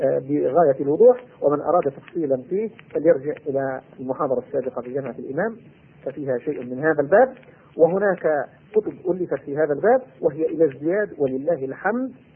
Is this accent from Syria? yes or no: no; Yemen; أخبرني مهندس من بلادنا اليمن